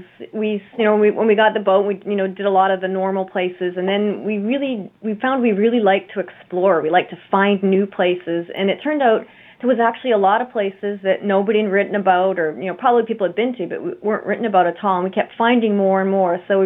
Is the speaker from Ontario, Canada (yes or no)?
no; Victoria, British Columbia, Canada; also born or lived in East Coast; So I grew up in Victoria, BC.